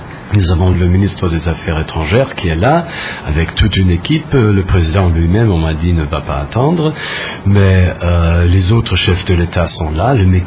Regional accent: Germany; pas seulement au Congo, aussi en Allemagne, mon pays d'origine, c'est aussi tendu.

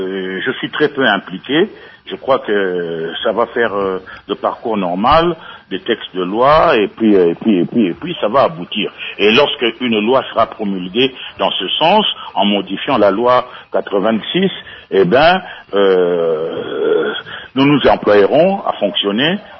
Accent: DR Congo; je suis congolais.

